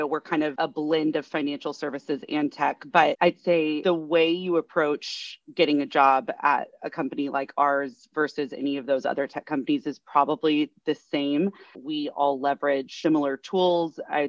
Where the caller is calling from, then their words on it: San Diego, California, United States; I am tuning in from San Diego.